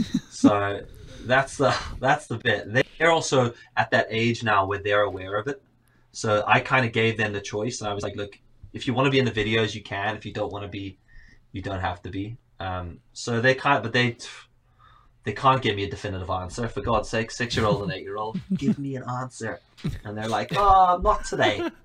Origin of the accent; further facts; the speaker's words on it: Johannesburg, Gauteng, South Africa; now in Northern Ireland, United Kingdom; I'm from Cape Town. Well, I say Cape Town because I'm actually from Johannesburg, but Cape Town sounds cooler. So I just say Cape Town. Joburg's a bit of a shithole. So I'm just like, yeah, I'm from Cape Town. But I live in Northern Ireland, and I've lived here for like almost 20